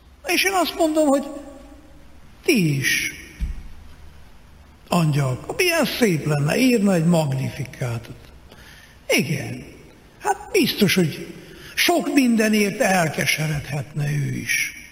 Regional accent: Miercurea Ciuc, Harghita, Romania; Hát olyan, mintha nekem mostan haza kéne menjek Csíkszeredába, mert népszámlálás, ott akarnak engem jól megszámolni.

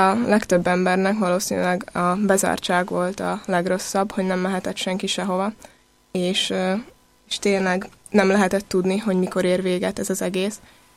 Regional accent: Dvory nad Žitavou, Nitra Region, Slovakia; és Udvardról jöttem.

